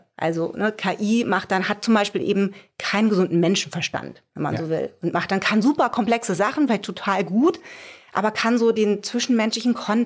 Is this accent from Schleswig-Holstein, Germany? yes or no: yes; Kiel, Schleswig-Holstein, Germany; also born or lived in Munich; Ja, letztlich ist der Norden meine Heimat. Also ich komme von hier, bin in Kiel zur Schule gegangen